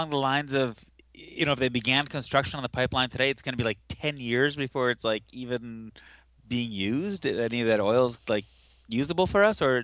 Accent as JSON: {"language": "English", "region": "Massachusetts", "country": "United States", "tie": "born or raised there", "moved": "yes", "said": "And since I moved here, my hometown team, the Red Sox, won the World Series twice."}